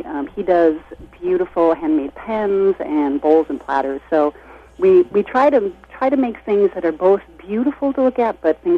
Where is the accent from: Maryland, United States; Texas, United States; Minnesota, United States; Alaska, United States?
Minnesota, United States; We're originally from Minnesota, but we knew each other through high school